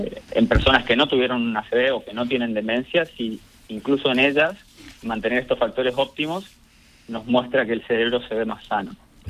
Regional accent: Resistencia, Chaco, Argentina; born there; nací en Resistencia, en Chaco, y hice la universidad en la Universidad Nacional del Nordeste, que es en, que en Corrientes.

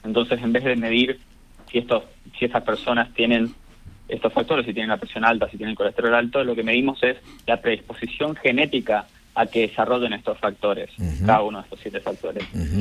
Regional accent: Resistencia, Chaco, Argentina; born there; nací en Resistencia, en Chaco, y hice la universidad en la Universidad Nacional del Nordeste, que es en, que en Corrientes.

